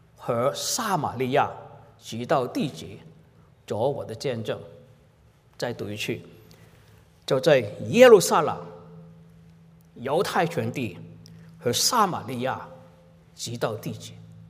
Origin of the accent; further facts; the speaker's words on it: Hong Kong; now in Canada; 我是从小是在香港长大，也是很早就来到加拿大，1970年来到加拿大，所以对中国不熟悉。